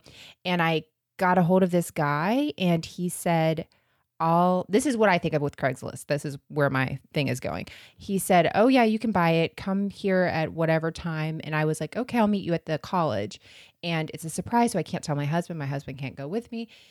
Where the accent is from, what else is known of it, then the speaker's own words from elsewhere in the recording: Florida, United States; You guys know that we're from Florida.